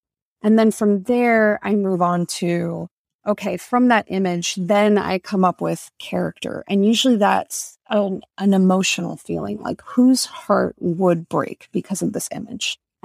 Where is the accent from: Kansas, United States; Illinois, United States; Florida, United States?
Florida, United States; Tampa; I'm Dominican American, and when I grew up in Tampa, so many of the stories that felt really rich like that to me were stories from the island, from the Dominican Republic.